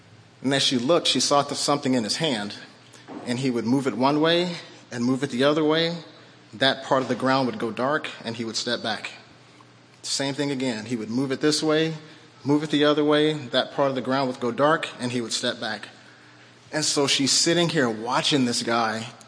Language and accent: English; California, United States; also born or lived in Montana; now in Oregon, United States; So before coming to Oregon, I lived in Montana. Before Montana, born and raised in California.